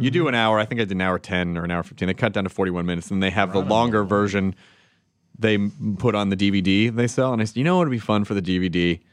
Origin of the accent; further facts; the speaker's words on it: England, United Kingdom; moved away as an adult; now in United States; I'm 26 from England.